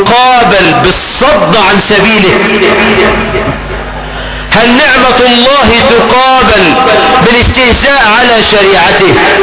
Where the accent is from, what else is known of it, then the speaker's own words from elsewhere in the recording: Egypt; مرت بلدنا مصر بثورة